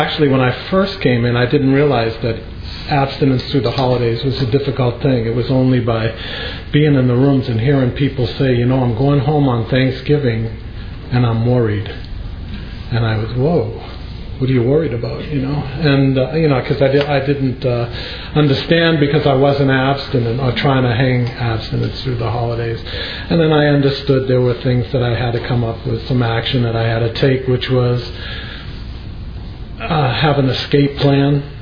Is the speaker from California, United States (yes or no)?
yes; San Francisco, California, United States; I'm a compulsive overeater. And I'm from San Francisco.